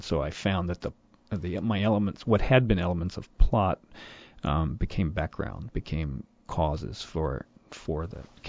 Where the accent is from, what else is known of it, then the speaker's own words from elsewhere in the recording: Florida, United States; also born or lived in New Mexico; now in California, United States; I grew up in Florida. I'm from the Deep South. I live now in California. I lived in New Mexico.